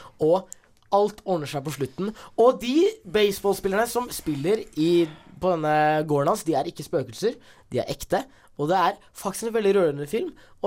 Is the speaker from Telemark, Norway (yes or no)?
no; Måløy, Vestland, Norway; Det er litt rart når jeg er fra Måløy og sier det.